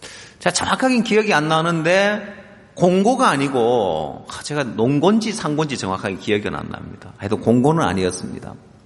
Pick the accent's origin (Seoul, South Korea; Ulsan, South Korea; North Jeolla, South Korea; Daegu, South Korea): Ulsan, South Korea; 전 고향이 울산이라서 울산에 한 번씩 가면은